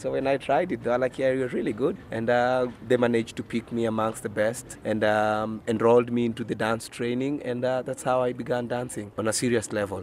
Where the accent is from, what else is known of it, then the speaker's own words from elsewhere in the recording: Nairobi, Kenya; Growing up in Eastlands, it was too much chaos and too much crime around me and my friends